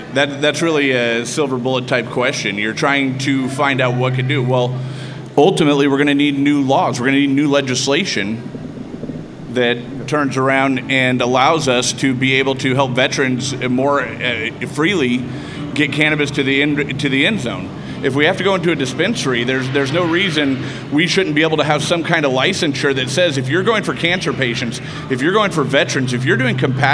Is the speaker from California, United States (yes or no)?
yes; California, United States; I'm from the Emerald Triangle, and a lot of the farmers came up and they said, yeah, you know what, we'll get behind this.